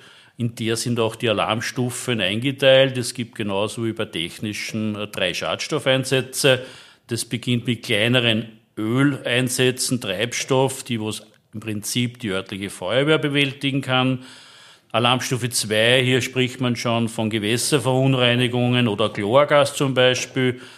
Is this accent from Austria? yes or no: yes; Lower Austria, Austria; Bin ja an und für sich gebürtiger Waldviertler, was viele gar nicht wissen.